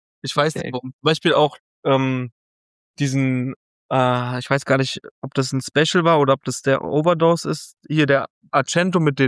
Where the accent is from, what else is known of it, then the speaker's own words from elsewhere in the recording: Lithuania; now in Germany; im August war ich in meiner Heimat in Litauen